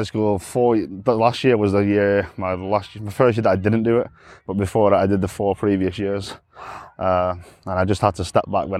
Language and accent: English; Manchester, North West England, United Kingdom; I grew up in Manchester, in England.